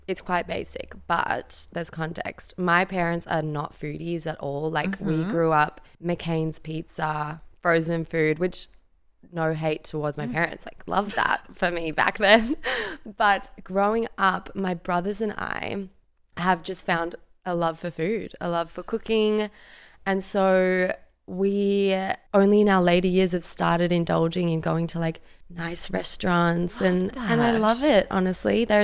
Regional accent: Perth, Western Australia, Australia; now in Melbourne, Australia; I live in the best city in the world, Melbourne. I think I grew up in Perth. I love Perth

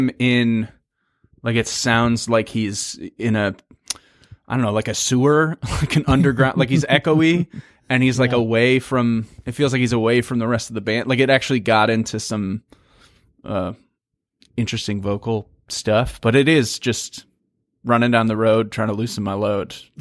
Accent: New Jersey, United States; also born or lived in Berlin, Germany; Well, technically Germany. So I was born in Berlin before the wall fell. And, then Jersey at three, but I have memories of the wall.

